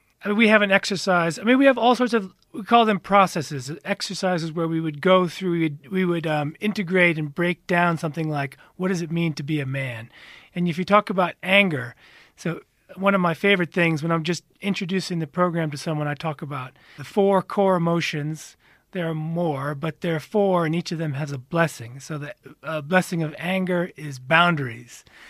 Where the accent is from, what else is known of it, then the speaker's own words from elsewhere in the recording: United States; now in South Africa; Oh, I am American, yes.